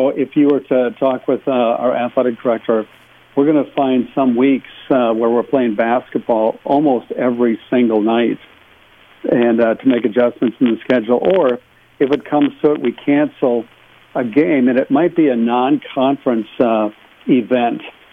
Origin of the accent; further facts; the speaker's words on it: Marshall, Minnesota, United States; I would wake up in the morning in my hometown of Marshall listening